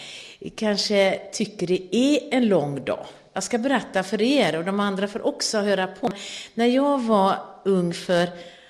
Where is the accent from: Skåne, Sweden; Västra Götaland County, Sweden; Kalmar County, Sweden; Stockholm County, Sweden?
Västra Götaland County, Sweden; Gothenburg; Och jag är ju uppvuxen i Göteborg och där har vi ju Sveriges största nöjesplats